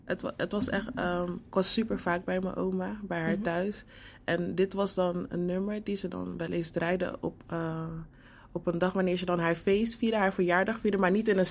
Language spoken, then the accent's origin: Dutch; Rotterdam, South Holland, Netherlands; Ik kom uit Rotterdam.